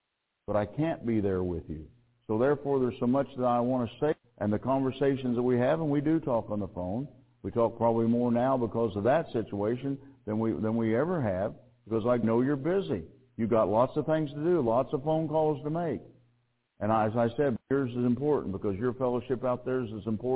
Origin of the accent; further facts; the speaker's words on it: Phoenix, Arizona, United States; You know, I was here from Arizona, from Phoenix, and we have a fellowship out there